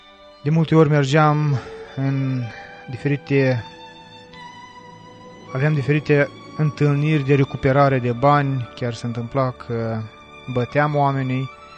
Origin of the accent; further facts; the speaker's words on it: Moldova; sunt din Republica Moldova